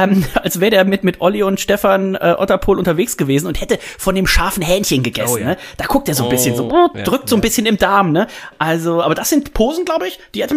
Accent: Hamburg, Germany; müssen wir natürlich hier nur kurz als Hamburger was einwerfen.

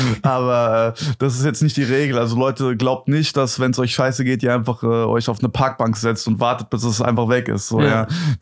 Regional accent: Gelnhausen, Hesse, Germany; Okay, also ich komme aus Gelnhausen. Das ist eine Kleinstadt, so 40, 45 Minuten entfernt von Frankfurt am Main.

